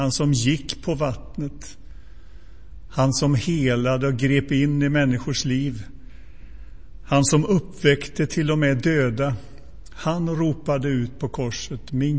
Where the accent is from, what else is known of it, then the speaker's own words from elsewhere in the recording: Donsö, Västra Götaland County, Sweden; Som ni alla vet så växte jag upp på Donse. En ö i Göteborgs skärgård.